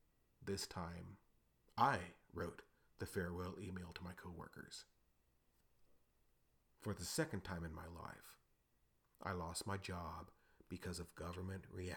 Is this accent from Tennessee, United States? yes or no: no; San Antonio, Texas, United States; in Texas, in my hometown of San Antonio.